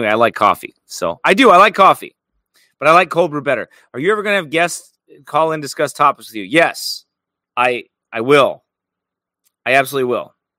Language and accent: English; Iowa, United States; Now, I'm from Iowa. Illinois-Iowa border, that is.